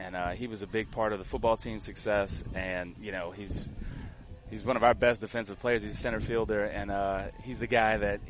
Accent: Louisiana, United States; And yeah, I'm from Terrebonne, but I coach and teach in Lafourche.

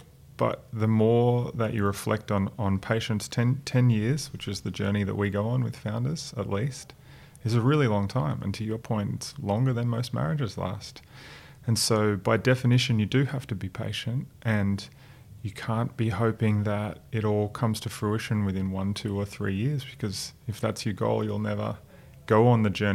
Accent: Queensland, Australia; I grew up 45 minutes outside of Noosa in the country.

